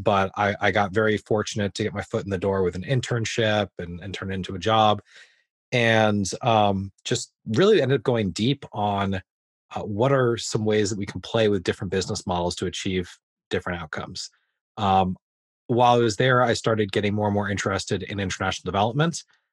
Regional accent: Massachusetts, United States; also born or lived in New York; I grew up in New York in Western Massachusetts, did Pomona College for undergrad, studied psychology, and then ended up moving to Washington, D.C.

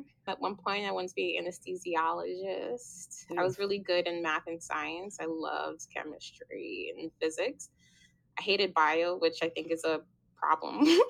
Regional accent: Spanish Town, Saint Catherine, Jamaica; born there; I was born in Spanish Town, Jamaica. My mom is from St. Catherine. My dad's from St. Anne. Most of my family still lives there.

